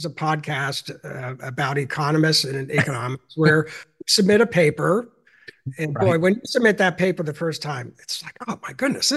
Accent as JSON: {"language": "English", "town": "Cleveland", "region": "Ohio", "country": "United States", "tie": "born there", "said": "Yeah, so I was born in Cleveland, Ohio, and that's where my mother, may she rest in peace, is from originally."}